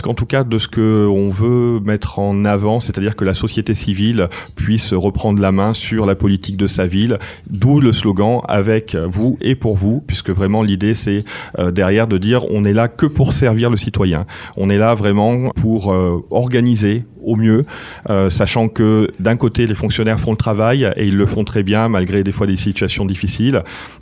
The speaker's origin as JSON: {"language": "French", "region": "Geneva", "country": "Switzerland", "tie": "born there", "said": "Je suis né en Suisse, à Genève, parce que mes parents se sont rencontrés là-bas, mais il se trouve que ma mère est canétane."}